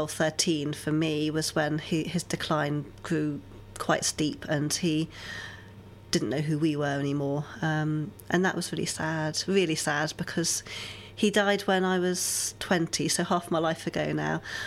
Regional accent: Oxford, South East England, United Kingdom; growing up in Oxford

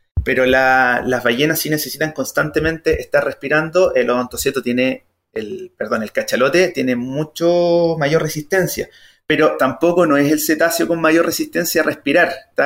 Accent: Chile; me identifico como chileno promedio, así como más gordito, más chiquitito.

